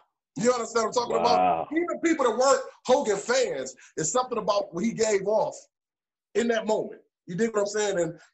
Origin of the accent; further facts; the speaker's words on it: Detroit, Michigan, United States; I'm from Detroit, and our big arena before they closed it was Joe Louis Arena. So keep in mind, that's where I was going to as a kid